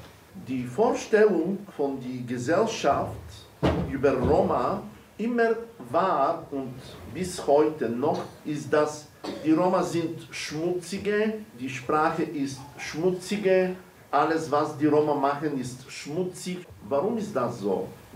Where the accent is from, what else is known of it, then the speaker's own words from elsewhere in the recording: Bulgaria; German is a second language; ich habe mich geschämt, dass ich ein Zigeuner bin. Als Kind in Bulgarien, wenn ich habe versucht, Romanes zu sprechen